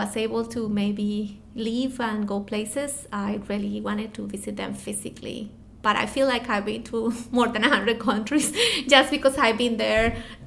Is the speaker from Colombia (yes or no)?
yes; Cali, Valle del Cauca, Colombia; first language Spanish; English is a second language; So I am from Cali, Colombia, which is in the southwest of the country. It's a city that is well known for salsa music, salsa dancing. Mm-hmm. my first language is Spanish.